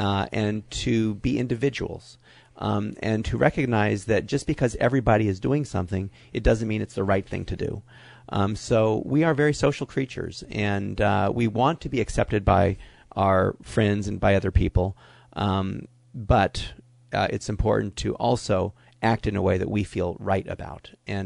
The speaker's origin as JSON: {"language": "English", "town": "Hollywood", "region": "California", "country": "United States", "tie": "born or raised there", "said": "I grew up in Hollywood"}